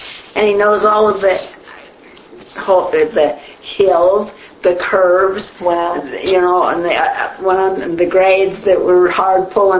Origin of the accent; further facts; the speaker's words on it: Delta, Utah, United States; I was from Delta.